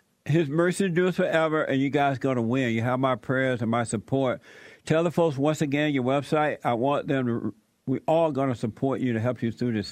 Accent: Alabama, United States; I'm from Alabama, as you know. I grew up down on a plantation there.

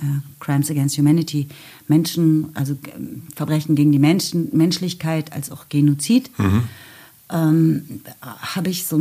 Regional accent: West Germany, Germany; ich sage, ich komme aus dem Westen

